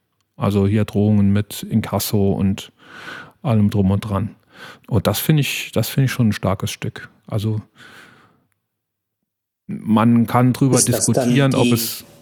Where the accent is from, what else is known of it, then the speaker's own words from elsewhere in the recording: Saarland, Germany; Nämlich, das betrifft uns als Saarländer und die Bremer wird es auch betreffen.